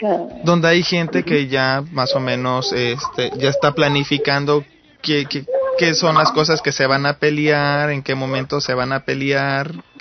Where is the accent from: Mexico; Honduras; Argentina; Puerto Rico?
Mexico; a mí me gusta mucho la lucha libre mexicana, no solamente porque soy mexicano